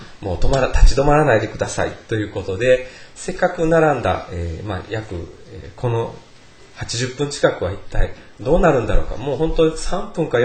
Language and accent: Japanese; Osaka, Japan; born there; 大阪で生まれたからかどうか分かりませんけれども、基本的に行列が嫌いな私です。